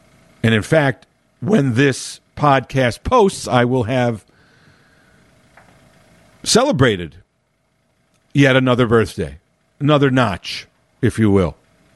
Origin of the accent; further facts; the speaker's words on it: Chicago, Illinois, United States; But, born and raised in Chicago. Been living always around the city. And now, even though I live in the suburbs, I'm literally almost right across the street from Chicago.